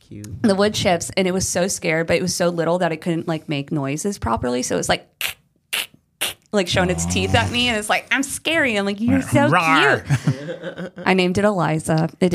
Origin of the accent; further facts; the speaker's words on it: Florida, United States; That happened one time when I was growing up in Florida. We had a possum die underneath our house. We lived in rattlesnake country.